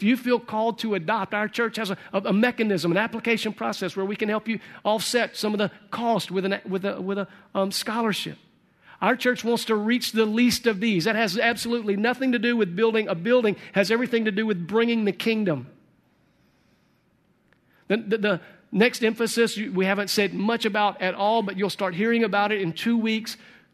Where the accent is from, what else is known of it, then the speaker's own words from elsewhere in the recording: Sunflower, Mississippi, United States; I'm a Delta product. I was raised in Sunflower, which is a little bitty dot north of Indianola. And I graduated from high school in Greenville.